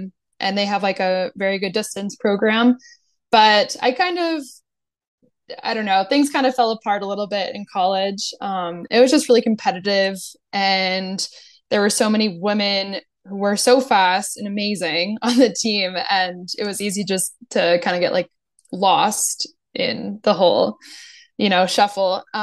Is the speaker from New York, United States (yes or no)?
no; New Jersey, United States; So I grew up in New Jersey, and I had always like played a bunch of different sports as a kid